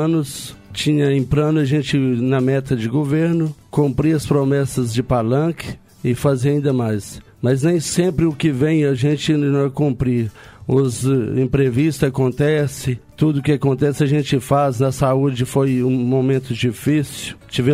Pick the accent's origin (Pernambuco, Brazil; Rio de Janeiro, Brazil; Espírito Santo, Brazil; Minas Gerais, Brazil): Minas Gerais, Brazil; Lagoa Formosa; Sou de Lagoa Formosa, Alto Paranaíba, Minas Gerais.